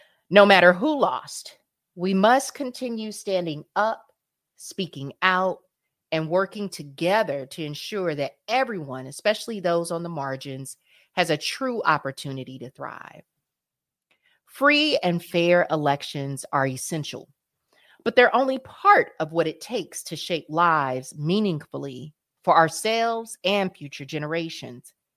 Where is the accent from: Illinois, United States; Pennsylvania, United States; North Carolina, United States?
North Carolina, United States; the newly elected governor of North Carolina, my home state